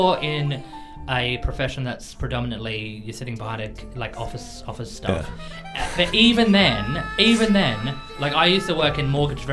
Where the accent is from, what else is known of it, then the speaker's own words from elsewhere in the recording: Australia; I'm Australian.